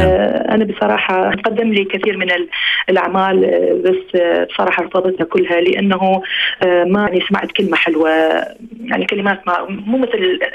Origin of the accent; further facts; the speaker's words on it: Baghdad, Baghdad Governorate, Iraq; أنا صحيح جاية من مدينة عانة جذوري، لكن أنا صراحة ولدت في بغداد.